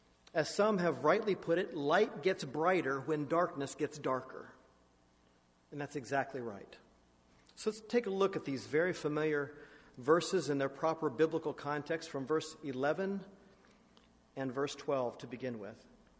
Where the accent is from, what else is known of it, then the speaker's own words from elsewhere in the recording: United States; I'm an American, so there is some connection there